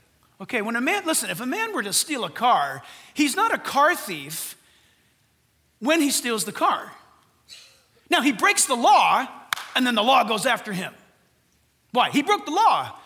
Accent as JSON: {"language": "English", "region": "California", "country": "United States", "tie": "born or raised there", "said": "down the driveway of our house growing up in Orange County."}